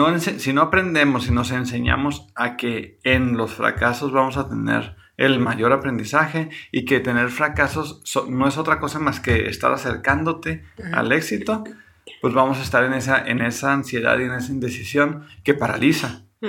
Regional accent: Mexico; Y ya lo habíamos platicado, como mexicanos o como latinos quizá, tenemos pavor a equivocarnos.

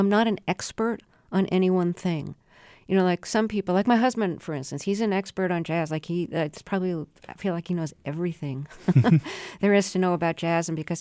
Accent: Brooklyn, New York, United States; Yeah, and I grew up in Brooklyn, went to school in Buffalo.

